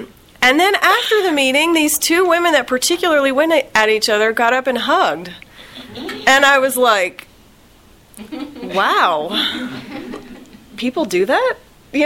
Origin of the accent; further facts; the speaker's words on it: Louisiana, United States; also born or lived in Texas; I grew up in Louisiana and started going to meetings in Louisiana, and then I moved to Texas, and they were all different.